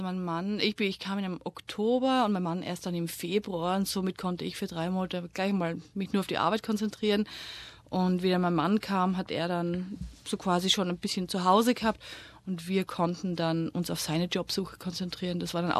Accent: Austria; moved away as an adult; also born or lived in England; bin aus Österreich weg, weil ich wusste nicht, was ich mit mir selbst machen wollte

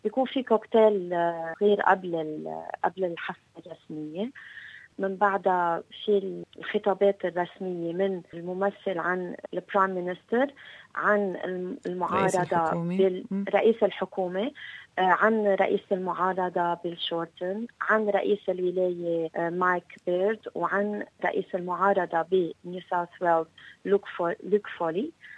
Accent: Lebanon; now in Australia; نحن كلبنانية عايشين بأستراليا

